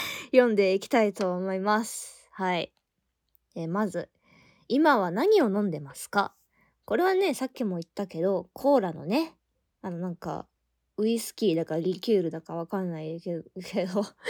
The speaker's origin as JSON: {"language": "Japanese", "region": "Kansai", "country": "Japan", "tie": "born or raised there", "said": "私ね、あの地元が関西なんですよ。"}